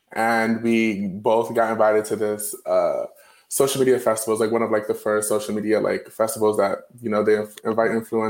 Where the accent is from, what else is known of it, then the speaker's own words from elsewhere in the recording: New York City, New York, United States; The Bronx, New York.